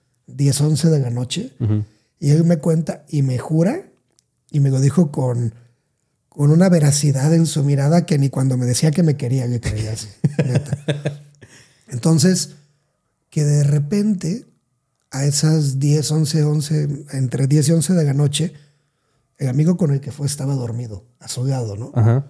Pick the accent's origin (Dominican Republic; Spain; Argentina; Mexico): Mexico; Salina Cruz, Oaxaca; soy de Oaxaca. Pero soy de la parte sur de Oaxaca.